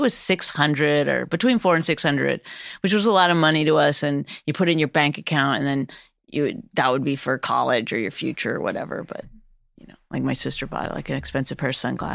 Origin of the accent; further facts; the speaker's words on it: Northern Canada, Canada; I grew up in Northern Canada, and for a large part of my life, we didn't have running water.